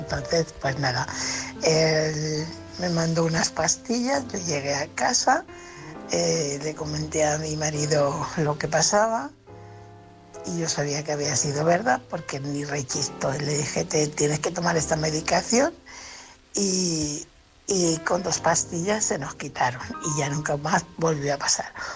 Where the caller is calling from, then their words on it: Fuenlabrada, Community of Madrid, Spain; Soy corresponsal de Fuenlabrada